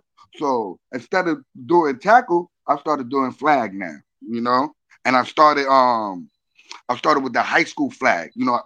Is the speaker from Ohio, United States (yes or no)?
no; New York City, New York, United States; In Dykeman. That's Dykeman. Upper Manhattan. That's New York City, Upper Manhattan, you know?